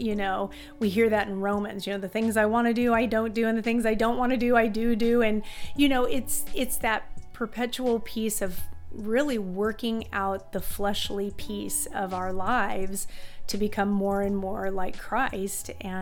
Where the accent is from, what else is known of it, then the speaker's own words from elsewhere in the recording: Missouri, United States; I'm originally from Missouri, met my husband in high school